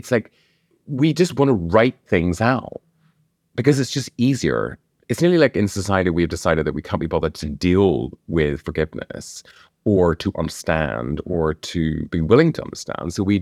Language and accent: English; Northern Ireland, United Kingdom; And I'm not a religious person at all. And I grew up in Northern Ireland, so it's all about religion.